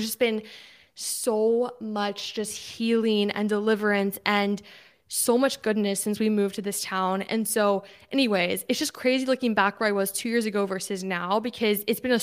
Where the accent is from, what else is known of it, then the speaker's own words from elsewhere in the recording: Texas, United States; when I grew up in Texas, I went to this Southern Baptist church